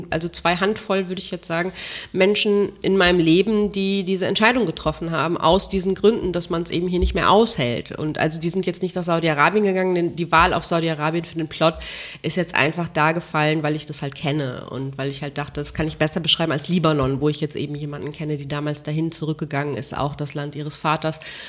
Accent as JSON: {"language": "German", "country": "Germany", "said": "Ich schreibe auf Deutsch, ich bin Deutsche, meine Mutter ist Deutsch, ich habe irgendwie hier studiert."}